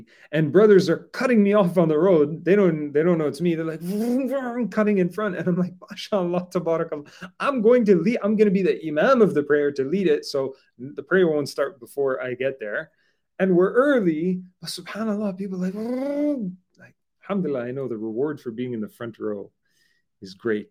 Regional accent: Quebec, Canada; I don't know, I'm from Quebec, so we call it the la loi de la route.

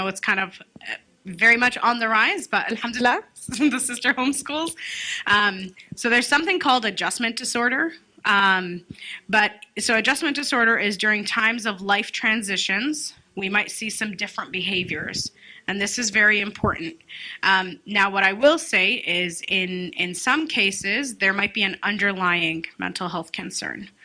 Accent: Canada; now in United States; Born and raised in Canada, I never saw people move around as much as the United States.

